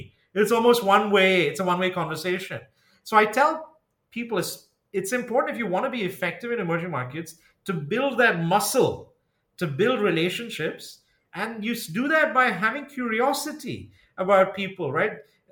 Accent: Zambia; also born or lived in India; I grew up in Zambia and in India

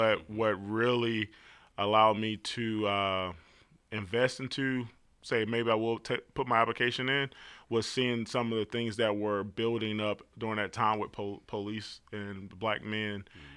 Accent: Montgomery, Alabama, United States; Also I grew up, if you're familiar with Montgomery, Alabama, I grew up in South Court Street.

